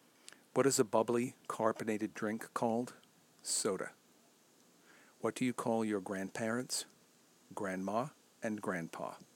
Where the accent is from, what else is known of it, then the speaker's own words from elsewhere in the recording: New York, United States; now in Long Island, United States; I'm originally from New York, New York, now living on Long Island, New York.